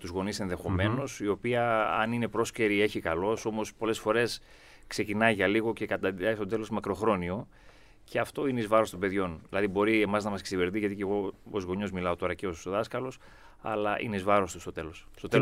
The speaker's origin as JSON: {"language": "Greek", "town": "Edessa", "region": "Central Macedonia", "country": "Greece", "said": "καταγωγή ήμουν από την Έδεσα"}